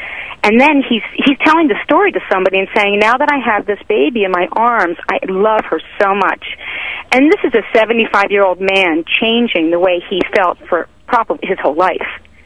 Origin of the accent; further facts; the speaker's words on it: United States; My husband is from Wales, and I am American, and we adopted a little girl from Guatemala about 8 years ago. And when I told my parents, I'm Jewish